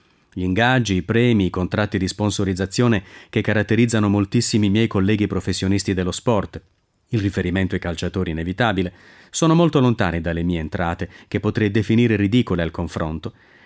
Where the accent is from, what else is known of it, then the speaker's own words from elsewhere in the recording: Lecco, Lombardy, Italy; born there; Ho cominciato la mia attività sportiva con il nuoto, a Lecco, mia città natale.